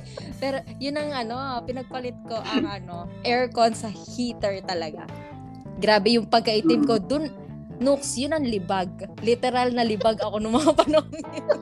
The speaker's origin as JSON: {"language": "Tagalog", "town": "Biñan", "region": "Calabarzon", "country": "Philippines", "said": "Ako naman nung medyo probinsya na po tayo. Taga Laguna, taga Binyan ako."}